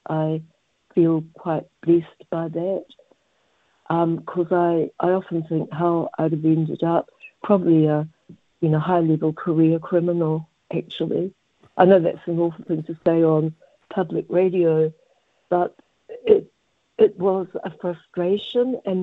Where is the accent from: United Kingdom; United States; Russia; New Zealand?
New Zealand; Rotorua, Bay of Plenty; growing up in Ohenemushi, the emphasis here was on tourism